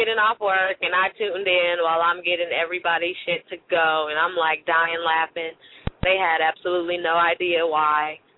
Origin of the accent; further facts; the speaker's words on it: California, United States; Like, see, I'm from California. We don't do them old wife tales.